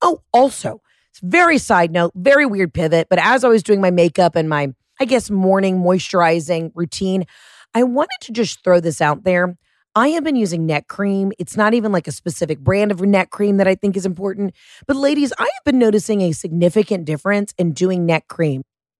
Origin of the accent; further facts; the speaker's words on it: Atlanta, Georgia, United States; Like, I'm from Atlanta. That is my jam.